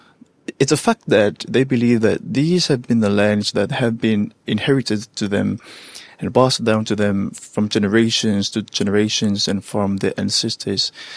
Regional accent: Samoa; … from Samoa and Radio 2AP and TV9.

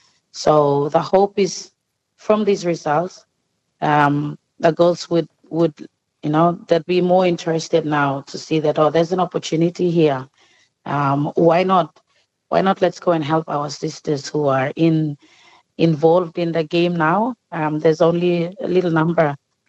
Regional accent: Papua New Guinea; because I'm not from Port Moresby, I'm from the second city of PNG.

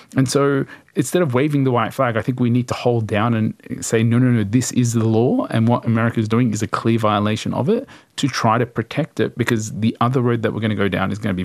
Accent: Australia; the road we're going to go down is going to be very problematic for us as an Australian, as a middle power

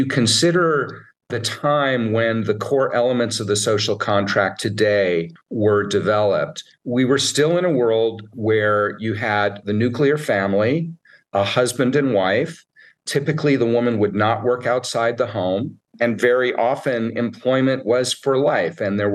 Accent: United States; which, of course, in my home country, the United States

